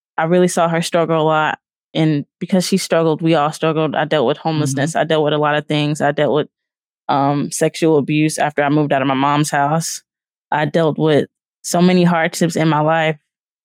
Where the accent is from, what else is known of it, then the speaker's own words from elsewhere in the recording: Richmond, California, United States; also born or lived in Louisiana; I grew up in the Bay Area. I was born in Louisiana. I only lived there until I was like 3, but I grew up in the Bay in Richmond, Oakland, Vallejo, Concord.